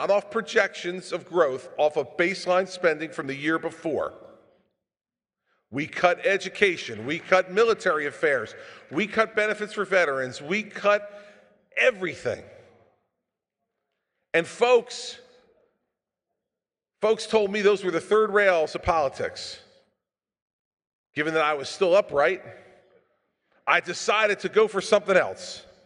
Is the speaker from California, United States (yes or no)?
no; New Jersey, United States; But I'm from New Jersey, so.